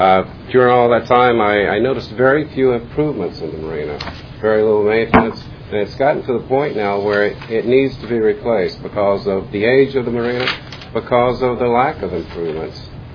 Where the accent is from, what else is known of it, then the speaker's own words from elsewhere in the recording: Richmond, Virginia, United States; I'm from Richmond, Virginia.